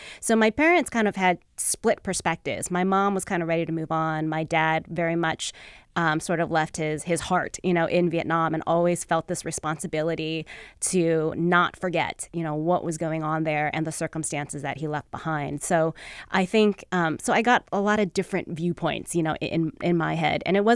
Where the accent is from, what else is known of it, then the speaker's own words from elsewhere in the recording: United States; born there; I was born here in the United States.